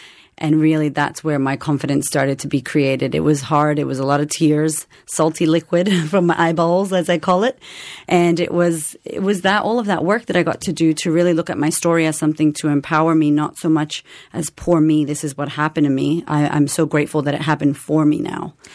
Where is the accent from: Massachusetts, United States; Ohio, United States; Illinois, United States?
Massachusetts, United States; Boston; So I was, I was born in Boston, and I grew up in Boston for my life for a long time.